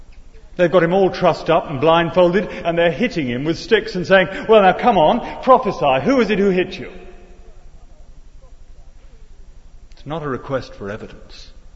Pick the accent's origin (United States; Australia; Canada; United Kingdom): United Kingdom; You see, we're British and we're civilized, and we'd never dream of doing verse 29.